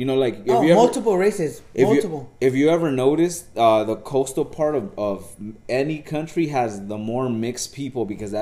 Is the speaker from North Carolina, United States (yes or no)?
no; Los Angeles, California, United States; when we grew up in South Central, it was crazy because I started going to school at 49th Street School